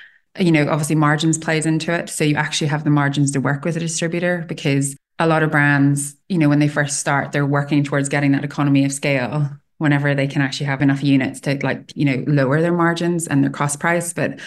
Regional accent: Ireland; also born or lived in Middle East; I'd grown up in the Middle East. I'm originally from Ireland.

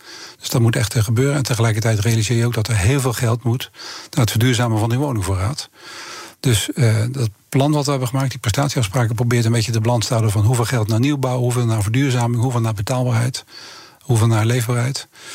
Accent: Rotterdam, South Holland, Netherlands; born there; Ja, ik ben in Rotterdam geboren en dat blijf je altijd, hè?

